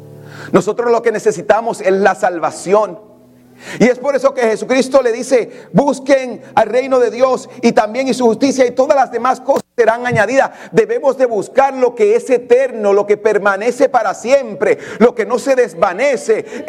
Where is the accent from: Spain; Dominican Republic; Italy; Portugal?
Dominican Republic; Mire, yo crecí en República Dominicana.